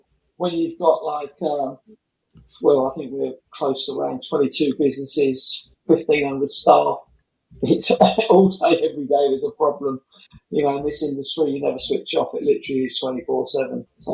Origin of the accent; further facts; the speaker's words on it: South East England, United Kingdom; I was a boy from Surrey, young boy, 15-year-old schoolboy, just been kicked out.